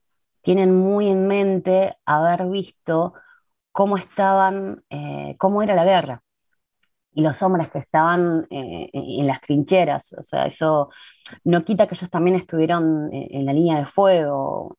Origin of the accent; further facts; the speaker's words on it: Río Gallegos, Santa Cruz, Argentina; Y yo soy de Gallegos, o sea, Gallegos, Río Gallegos, Santa Cruz, ¿no?